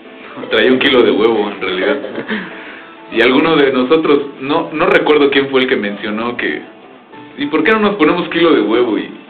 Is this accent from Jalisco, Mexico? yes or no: no; Chalco, State of Mexico, Mexico; Sí, yeah, así es, somos de Chalco.